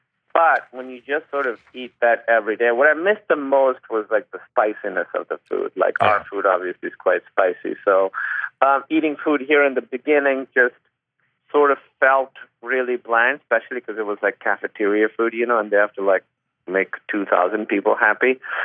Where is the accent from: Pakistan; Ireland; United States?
Pakistan; mostly home-cooked foods. My mother would cook, and we always had, I mean, we had Pakistani food every day.